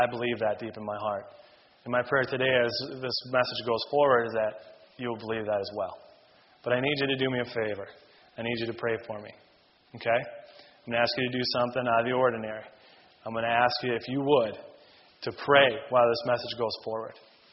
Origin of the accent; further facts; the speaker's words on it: Minnesota, United States; now in Penn Township, United States; Now, I come from Minnesota, and number one, I love your weather.